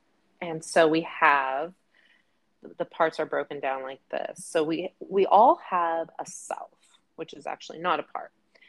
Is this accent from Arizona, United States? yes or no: no; Los Angeles, California, United States; So I grew up here in Los Angeles, California, and I live with my favorite little doggy, and he's my best bud. I was born and raised here and grew up with immigrant parents